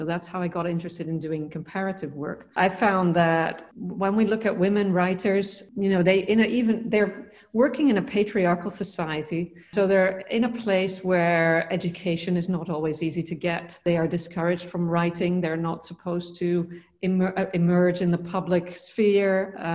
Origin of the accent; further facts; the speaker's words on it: Netherlands; English is a second language; also born or lived in Texas; now in United States; I've been here for 20 years, which is a really long time. I'm originally from the Netherlands. I did a PhD in Texas.